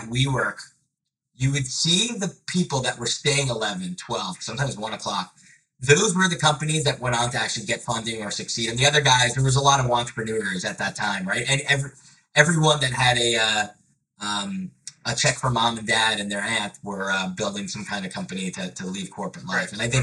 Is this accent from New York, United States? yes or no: yes; New York, United States; also born or lived in Sweden; When I was living in Sweden, as a New Yorker, it was really crazy seeing that New York was going through this renaissance of technology.